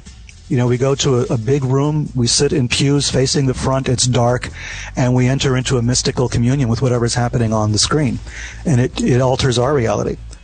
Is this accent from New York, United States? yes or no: yes; New York, United States; I'm from New York.